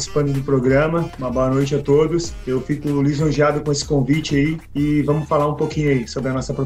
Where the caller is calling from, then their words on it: Torres, Rio Grande do Sul, Brazil; eu falo de Torres, né, Rio Grande do Sul, a mais bela praia gaúcha. Tenho 46 anos